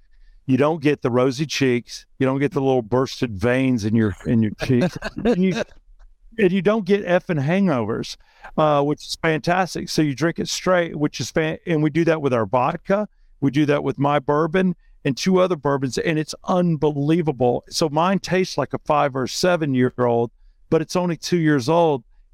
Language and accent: English; Atlanta, Georgia, United States; And I'm from the West End. I'm from Atlanta.